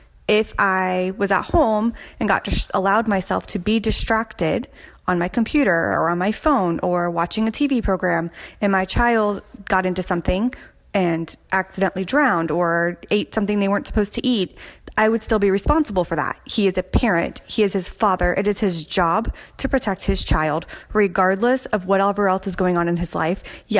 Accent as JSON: {"language": "English", "region": "Florida", "country": "United States", "said": "I'm from Florida"}